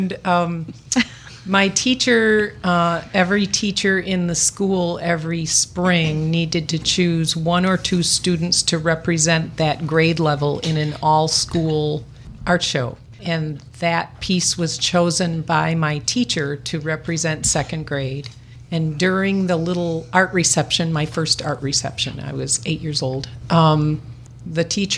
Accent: South Holland, Illinois, United States; Well, I grew up in South Holland, Illinois. Went all through grade school and high school there.

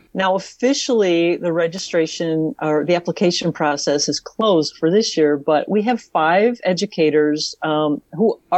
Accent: Chicago, Illinois, United States; also born or lived in Northwest Indiana; I grew up in the Chicago and then Northwest Indiana area, and I never knew about IU Northwest

